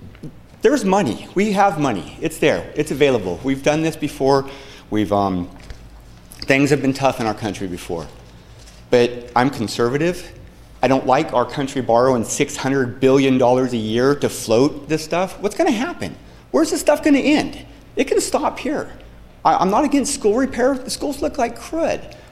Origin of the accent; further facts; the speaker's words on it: Willows, California, United States; born there; I was born in Willows, October 20th, 1966.